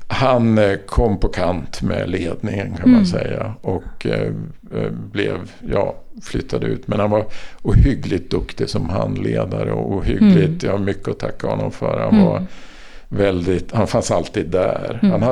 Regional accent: Sundsvall, Västernorrland County, Sweden; moved away as an adult; jag flyttade ju ner ifrån Sundsvall 1980, var liksom första gången jag bodde någon annanstans än i Sundsvall, förutom att jag hade varit utbytesstudent i USA. Men det var en ganska stort äventyr att flytta från hemstaden hit.

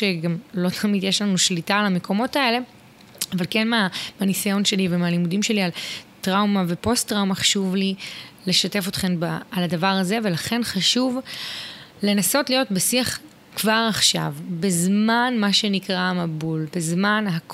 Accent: Southern District, Israel; הילדים שלי עדיין איתי בבית וכדומה, מאוד מאוד עמוס לי, אנחנו מהדרום, מאוד מורכב

